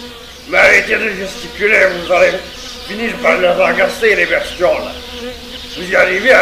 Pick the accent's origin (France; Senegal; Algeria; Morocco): France; Hauts-de-France; Je suis picard de père en fils, et même en arrière-grand-père, en arrière-petit-fils.